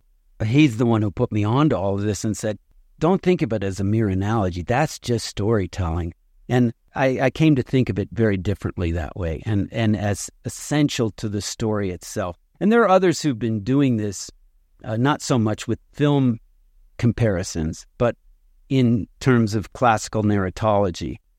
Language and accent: English; Italy; English is a second language; As an Italian growing up in Italy, you know Virgil's Aeneid, you know?